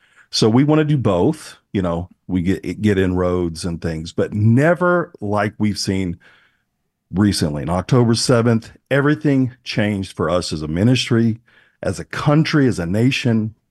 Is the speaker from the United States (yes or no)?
yes; Alabama, United States; I said, look, I can still shoot. I can still shoot straight. I grew up in Alabama.